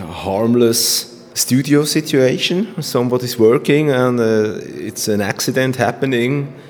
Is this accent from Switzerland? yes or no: yes; Switzerland; now in Vienna, Austria; Yeah, I come originally from Switzerland, but I live in Vienna.